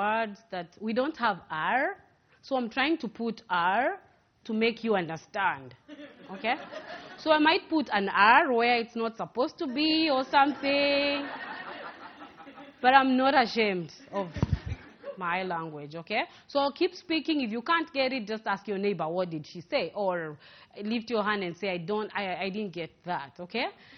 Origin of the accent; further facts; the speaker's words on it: Uganda; So if I come from Uganda, you cannot ask me about Ghana.